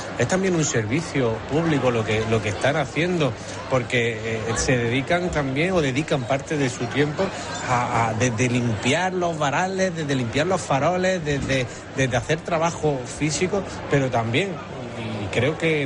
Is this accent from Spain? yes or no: yes; Alcudia de Guadix, Andalusia, Spain; yo soy natural de Alcudia de Guadí, allí me crié, y una de las primeras bandas de la comarca estaba en mi pueblo.